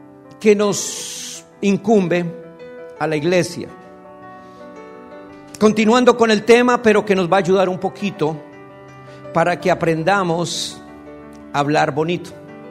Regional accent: Colombia; pude ver en mi país, en Colombia ahora

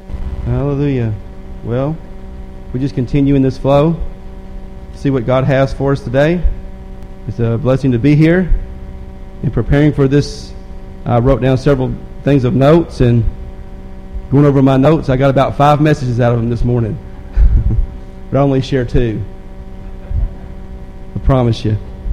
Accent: Nashville, Tennessee, United States; accent: Southern; You'll know as I talk that I'm not from the north. I was born in Nashville, Tennessee at a very early age. I grew up in the south, so it's going to sound real southern.

